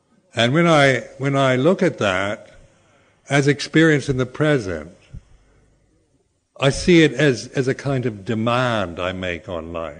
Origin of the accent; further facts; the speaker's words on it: United States; Being from an American background, the thing that I found was that you tend to think that the way you think is the way everybody else does.